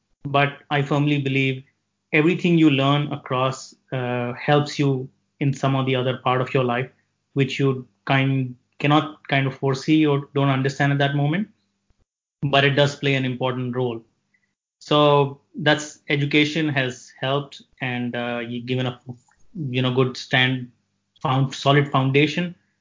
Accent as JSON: {"language": "English", "country": "India", "tie": "born there", "said": "So, you know, I was born in India, in a small city, which, you know, was far away from a metro culture."}